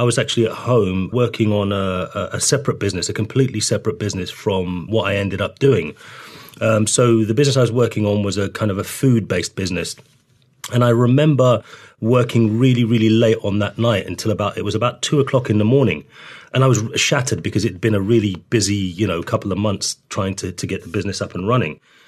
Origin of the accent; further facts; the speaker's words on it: North Kensington, London, United Kingdom; So I've lived in North Kensington all of my life. I was born in Harrow Road, but lived on Ladbroke Grove. So straight from the hospital to Ladbroke Grove. And I've lived here forever